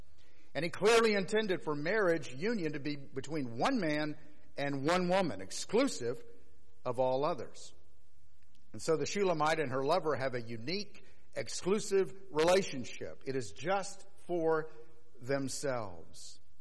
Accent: the South, United States; I'm a Southerner, you know

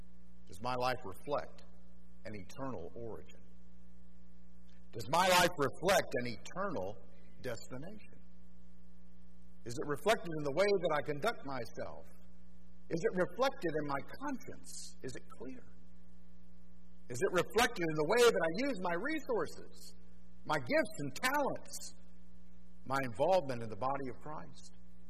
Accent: Miami, Florida, United States; born there; And say, like in my case, I was born in Miami and I'm heading to retirement

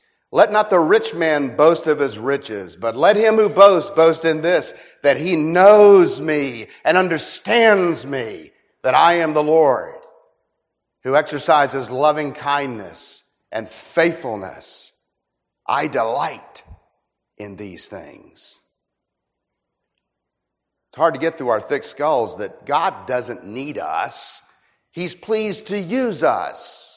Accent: Orlando, Florida, United States; also born or lived in Miami; You know, I'm from Orlando all my life. I was born in Miami, but raised in Orlando all the way through college.

